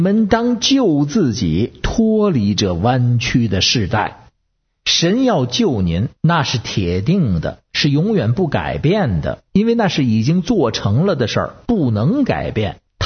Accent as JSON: {"language": "Chinese", "region": "Beijing", "country": "China", "said": "我是北京的"}